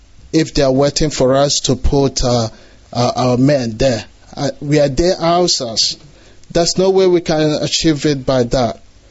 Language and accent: English; Isu, Imo, Nigeria; I'm from Isu LGR of Imo State of Biafra.